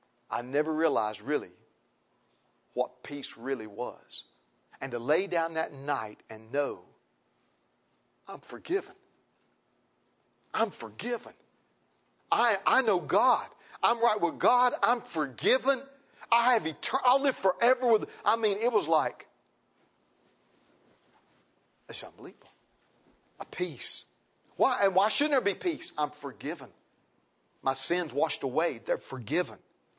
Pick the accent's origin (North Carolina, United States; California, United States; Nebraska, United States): North Carolina, United States; You know, I was raised up in Foothills, North Carolina.